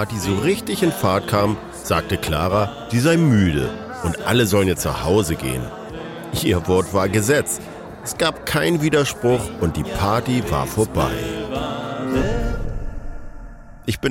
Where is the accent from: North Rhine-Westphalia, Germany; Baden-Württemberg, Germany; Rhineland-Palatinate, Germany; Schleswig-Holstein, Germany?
Schleswig-Holstein, Germany; Föhr; also born or lived in Hamburg; Auch ich habe einen Teil meiner Kindheit auf Föhr verbracht. Meine Eltern haben damals in Hamburg und Kiel studiert und parkten mich eben auf Föhr, bei den Großeltern. Föhr fühlt sich für mich wie Heimat an, genauso wie Hamburg.